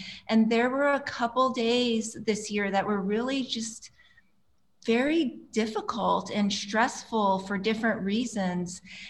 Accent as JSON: {"language": "English", "region": "Hawaii", "country": "United States", "tie": "born or raised there", "said": "You know, I grew up in Hawaii. Yep. And so I'm definitely an island girl."}